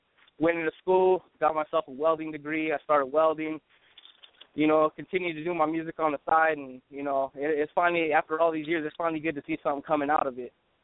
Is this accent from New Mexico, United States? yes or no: yes; Albuquerque, New Mexico, United States; I'm originally from New Mexico, born and raised in Albuquerque, Duke City on the west side.